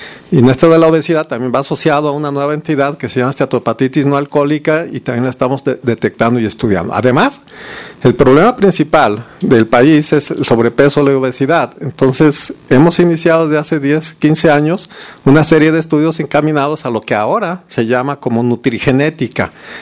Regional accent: Guadalajara, Jalisco, Mexico; en Guadalajara la mayoría somos de una piel más clara

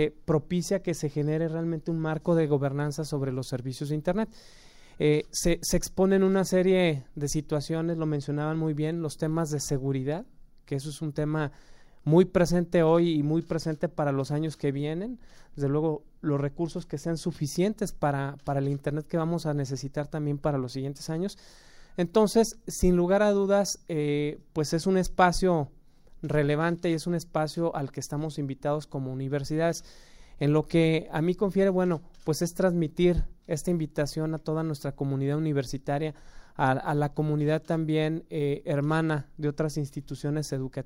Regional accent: Mexico; para México pues es un derecho de como mexicano, pues es fundamental

